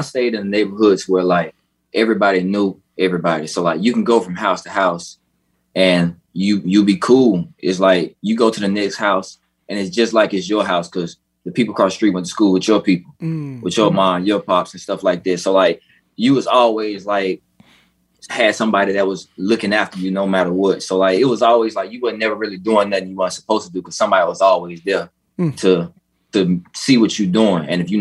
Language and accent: English; Amy, Louisiana, United States; Amy, Louisiana, small town right outside of Baton Rouge.